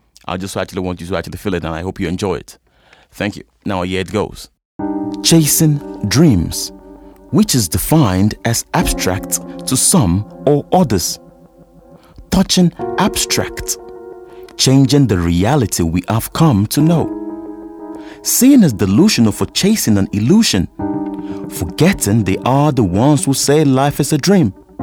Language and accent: English; Nigeria; now in Cape Town, South Africa; I'm a Nigerian. I reside in Cape Town right now.